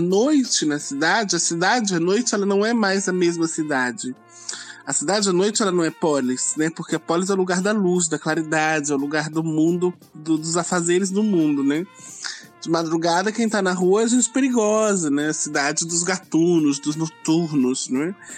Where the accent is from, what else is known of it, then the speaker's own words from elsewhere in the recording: São Paulo, Brazil; Porque eu sou paulista e moro no Ceará